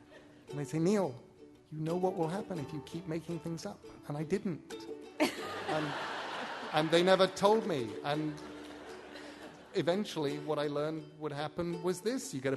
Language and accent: English; England, United Kingdom; As an Englishman, I am excused.